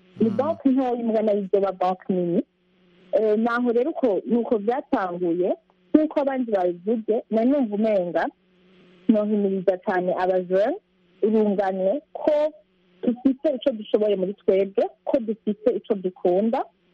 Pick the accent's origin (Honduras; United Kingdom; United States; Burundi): Burundi; I'm Burundian, I'm 22 years old